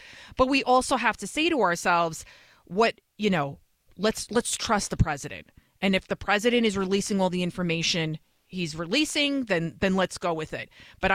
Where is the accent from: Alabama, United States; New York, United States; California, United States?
New York, United States; Bronx; born or raised there; also born or lived in Yonkers, United States